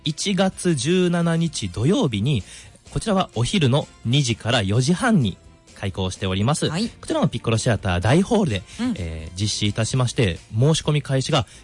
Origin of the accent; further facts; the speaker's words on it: Amagasaki, Hyogo, Japan; 僕も尼崎出身で